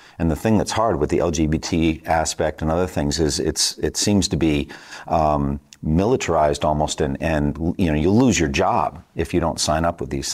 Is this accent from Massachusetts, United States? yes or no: yes; Boston, Massachusetts, United States; I'm from Boston originally